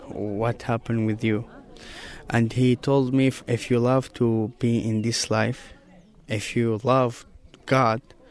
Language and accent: English; Aleppo, Aleppo Governorate, Syria; English is a second language; moved away as an adult; now in Turkey; Because I'm from Syria, if you know. My country is not safe.